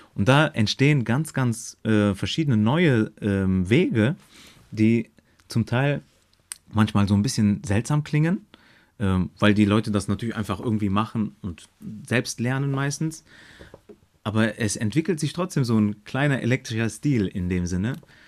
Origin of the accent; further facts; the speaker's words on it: Germany; Ich bin natürlich in Deutschland aufgewachsen und bin hier zur Schule gegangen und habe mein Abitur gemacht und dann die Hochschule und alles. Das heißt, meine ganze Kindheit und Jugend ist deutsch. Ich komme aber aus einer kurdischen Familie